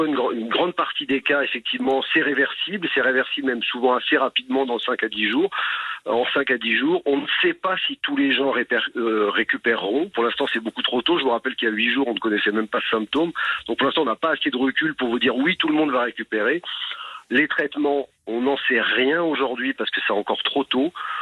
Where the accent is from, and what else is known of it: France